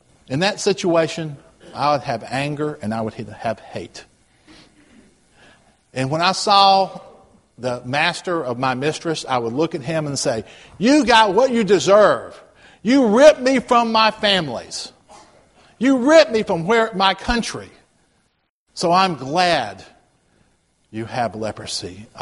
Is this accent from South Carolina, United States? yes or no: yes; Rock Hill, South Carolina, United States; You know, I'm not from around here. I'm from Rock Hill, South Carolina.